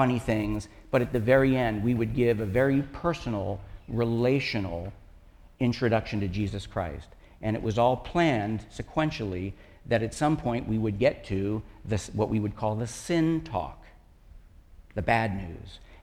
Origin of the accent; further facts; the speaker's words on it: New Carrollton, Maryland, United States; It was LaSalle College. I grew up in New Carrollton. They put us on a bus, shipped us into Washington, D.C. I was scared to death.